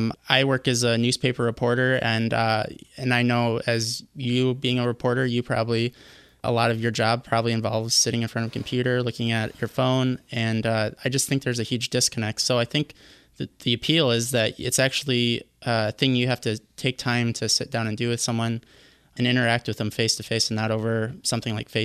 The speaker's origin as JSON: {"language": "English", "town": "Flint", "region": "Michigan", "country": "United States", "tie": "born or raised there", "said": "I didn't grow up on the west side of the state. I grew up in Flint, and the local game store there was renting out games."}